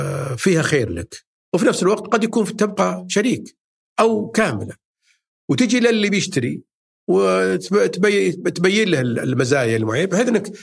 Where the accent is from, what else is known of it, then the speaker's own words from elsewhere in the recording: Riyadh, Riyadh Province, Saudi Arabia; من مصانع اللحوم عندنا في الرياض